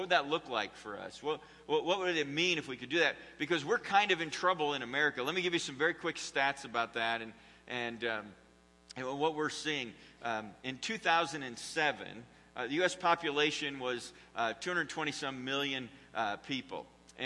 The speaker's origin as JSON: {"language": "English", "town": "Syracuse", "region": "New York", "country": "United States", "tie": "born or raised there", "said": "I'm a diehard Syracuse University fan. I grew up in Syracuse."}